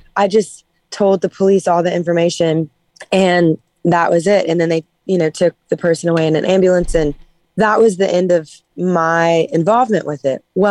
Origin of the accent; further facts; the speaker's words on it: Louisiana, United States; I'm from Louisiana, so about as far south as you can get in the scheme of it all.